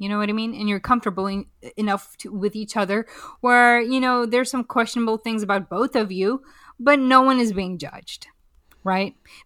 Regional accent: Pakistan; Being Pakistani, and maybe it's not a Pakistani thing, I think it's a Muslim thing.

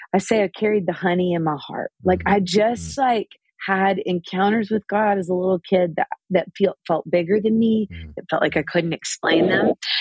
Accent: Nashville, Tennessee, United States; So I grew up in Nashville, Tennessee. We're still here now.

